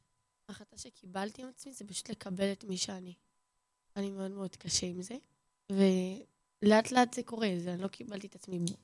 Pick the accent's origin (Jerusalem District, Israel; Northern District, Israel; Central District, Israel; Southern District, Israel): Southern District, Israel; Nir Akiva; אני מהדרום, ממושב ניר עקיבא.